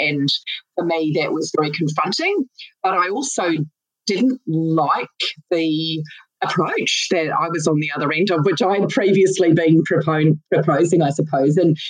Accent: New Zealand; So I grew up in New Zealand, in the country, and knew from a very young age

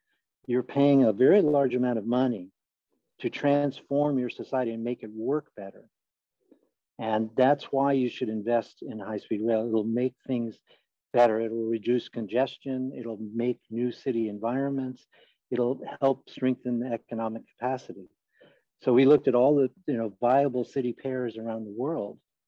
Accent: United States

